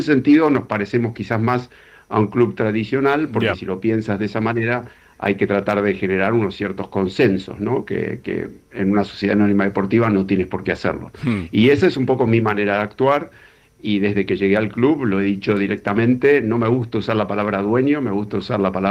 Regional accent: Argentina; now in Santander, Spain; también soy español, soy hispano-argentino, mis abuelos maternos nacieron los dos en España, mi abuelo nació en Madrid y mi abuela nació en Burgos, ambos fallecieron en Argentina

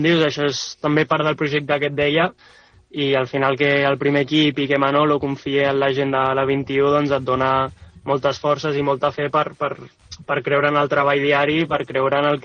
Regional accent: Sant Cugat del Vallès, Catalonia, Spain; jo soc de Sant Cugat, com he comentat

